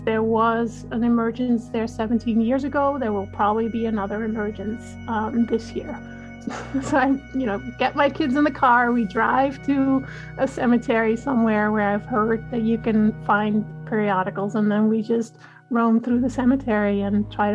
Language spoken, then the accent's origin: English; Netherlands; English is a second language; moved away; also born or lived in California, United States; I grew up in the Netherlands where they don't have cicadas. And then I moved to California